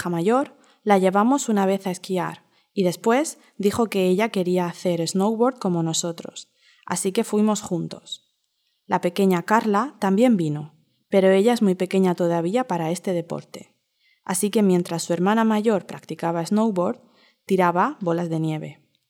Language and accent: Spanish; Canada; also born or lived in Uruguay; now in New York, United States; Soy uruguaya, pero me crié en Canadá y ahora vivo en Nueva York.